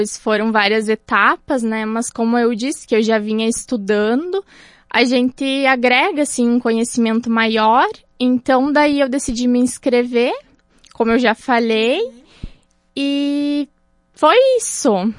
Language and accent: Portuguese; Lagoa Vermelha, Rio Grande do Sul, Brazil; eu nasci, eu me criei em Lagoa Vermelha, como todos dizem, que eu bebi água da bica.